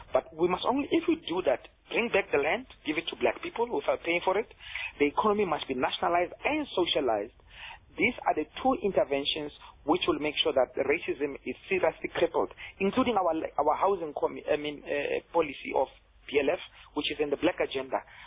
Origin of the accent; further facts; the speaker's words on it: South Africa; I mean, we are a South African country. In a country in Africa, me and yourself speaking English right now